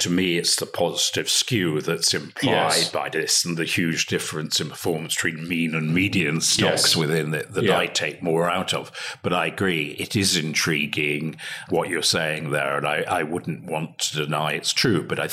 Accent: Scotland, United Kingdom; as a Scot, I can say confidently that Scotland will never win an international football tournament

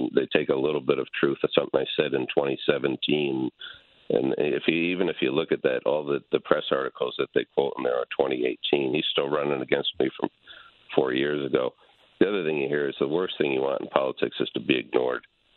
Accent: New Haven, Connecticut, United States; I'm a good person. I grew up in New Haven. I'm really just trying to help the state.

